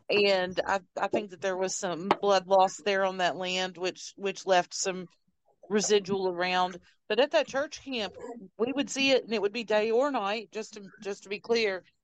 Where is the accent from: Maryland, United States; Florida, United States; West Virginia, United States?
West Virginia, United States; I'm going to tell you, Laura, I grew up in West Virginia, and the little church camp that my mother sent us to every summer was in Point Pleasant.